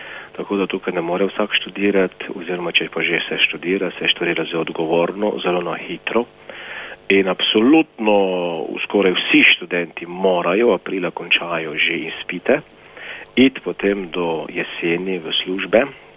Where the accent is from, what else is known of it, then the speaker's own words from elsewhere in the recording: Prekmurje, Slovenia; ker sem seveda tudi iz Prekmurja in tam je največ Prekmurcev.